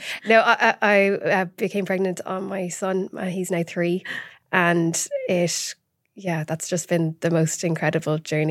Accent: Ireland; now in United Kingdom; I'm from Ireland. I grew up there and moved over to the UK 13 years ago.

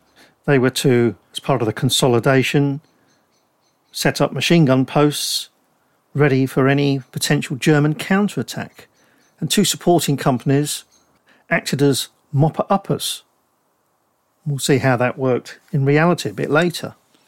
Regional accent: Northampton, East Midlands, United Kingdom; And also because Northampton is my hometown, and many of the men that we quote throughout their story lived in the terraced houses just a few hundred yards from where I'm sitting now.

